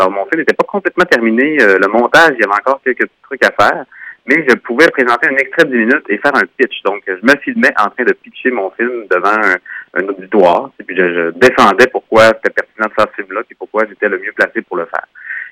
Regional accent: Roberval, Quebec, Canada; moved away as an adult; j'ai grandi à Roberval, puis j'ai longtemps travaillé pour mon père aussi, là, sur la ferme maraîchère. Je suis parti, j'ai quitté quand j'avais à peu près 18 ans

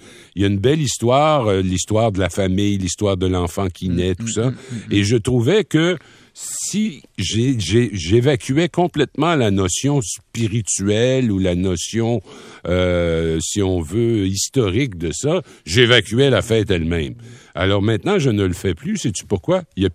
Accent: Rimouski, Quebec, Canada; m'en vais à Rimouski dans mon patelin natal

